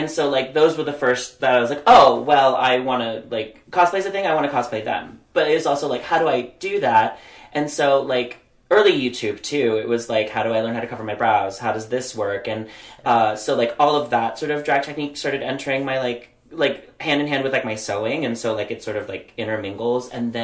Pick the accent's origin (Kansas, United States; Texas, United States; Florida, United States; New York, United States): Kansas, United States; Lenexa; also born or lived in Glaston; I grew up in Lenexa, Kansas. I was born in Glaston, Missouri, so it's like both sides of the state line.